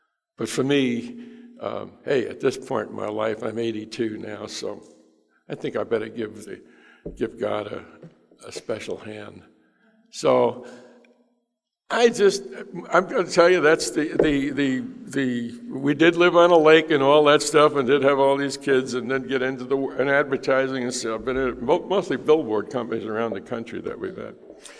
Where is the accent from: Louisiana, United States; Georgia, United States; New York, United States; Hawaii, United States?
New York, United States; New York City; I'm an Irish Catholic from New York City